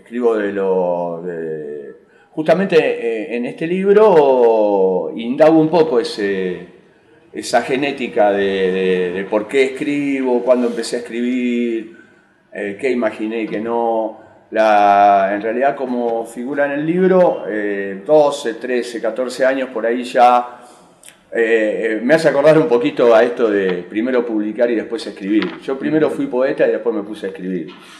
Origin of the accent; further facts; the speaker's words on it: Buenos Aires, Argentina; accent: porteño; Yo soy del conurbano bonaerense, no nací en la ciudad de Buenos Aires, pero tengo acento porteño.